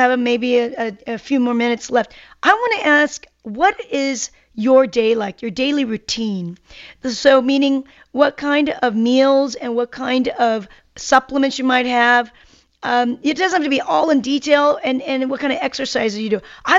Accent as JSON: {"language": "English", "country": "South Korea", "said": "I'm from Korea, and in my culture, going into a sauna has been a natural thing. I've been doing, I'm 55 now this year. I mean, going on 55."}